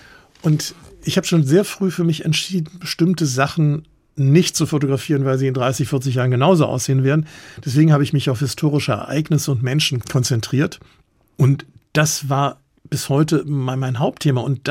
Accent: Bonn, North Rhine-Westphalia, Germany; born there; also born or lived in Augsburg; Ich bin ja in Bonn geboren, das ist ja die Nachbarstadt von Köln.

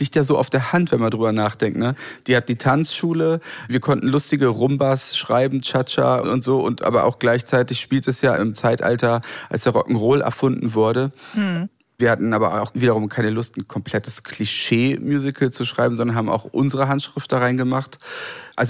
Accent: Goslar, Lower Saxony, Germany; moved away as an adult; now in Berlin, Germany; Ich komme ja aus der Provinz, aufgewachsen in Goslar am Harz, Anfang 90er nach Berlin gegangen, danach habe ich 10 Jahre in Friedrichshain gewohnt.

